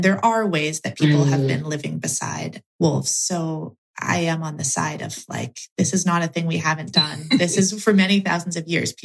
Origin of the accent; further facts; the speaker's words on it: Oregon, United States; I was researching the history of my home state of Oregon.